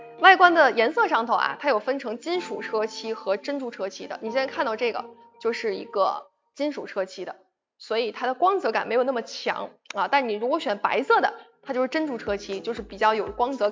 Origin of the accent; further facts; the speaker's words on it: Northeast China, China; 那你说对了，我就是东北人啊，我就是东北的